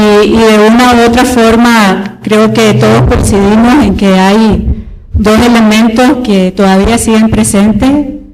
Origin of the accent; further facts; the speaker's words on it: Nicaragua; soy nicaragüense.